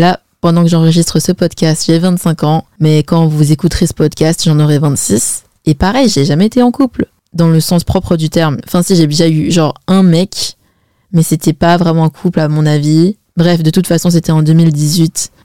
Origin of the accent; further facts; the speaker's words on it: China; moi, je suis chinoise et chez les Chinois, on se marie, mais archi jeune.